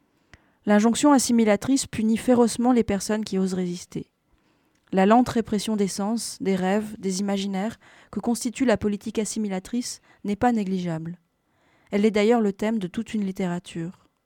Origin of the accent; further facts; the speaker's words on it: Réunion, France; also born or lived in Algeria; D'une part, ma vie, mon enfance, mon adolescence à La Réunion, qui sont fondamentales, et d'autre part mes années en Algérie.